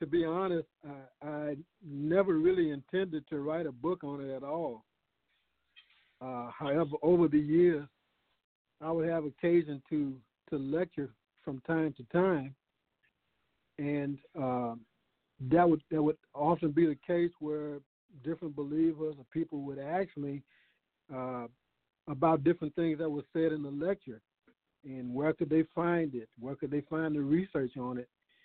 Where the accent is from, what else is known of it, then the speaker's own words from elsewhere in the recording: Acres Homes, Texas, United States; my community of Acres Homes. And it really was the type of environment when I grew up in Acres Homes